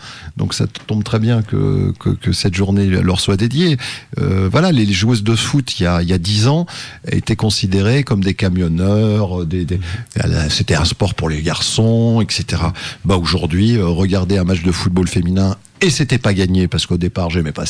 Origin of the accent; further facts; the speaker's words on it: Gerland, Auvergne-Rhône-Alpes, France; born there; moi je suis né à Gerland, j'ai habité, je l'ai dit tout à l'heure, dans les Tours avenue de Bourg, et je me retrouve à Gerland à nouveau